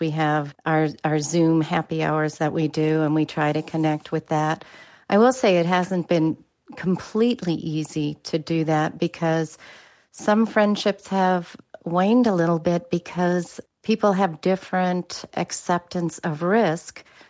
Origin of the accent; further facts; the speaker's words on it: Charlotte, North Carolina, United States; I'm from Charlotte, North Carolina.